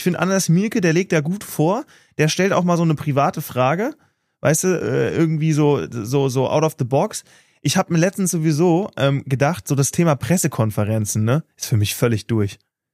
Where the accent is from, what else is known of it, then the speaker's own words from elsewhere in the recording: Andernach, Rhineland-Palatinate, Germany; Ja, gibt's auch in meiner Heimatstadt Andernach